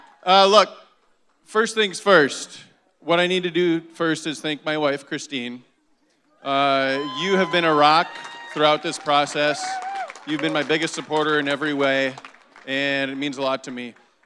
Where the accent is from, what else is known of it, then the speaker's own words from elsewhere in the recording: Decorah, Iowa, United States; It's something that I've had a passion for doing ever since growing up in Decorah.